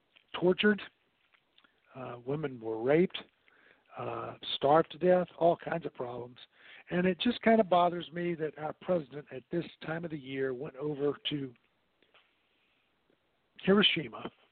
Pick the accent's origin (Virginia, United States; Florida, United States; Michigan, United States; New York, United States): Virginia, United States; Newport News; And my hometown of Virginia has a victory arch.